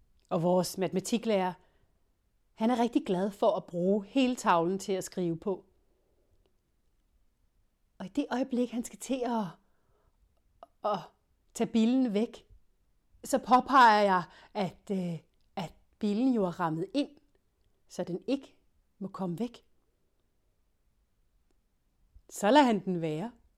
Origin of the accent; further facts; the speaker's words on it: Copenhagen, Capital Region of Denmark, Denmark; accent: Copenhagen; now in Fredericia, Denmark; De andre, de driller mig med, at jeg taler københavnsk.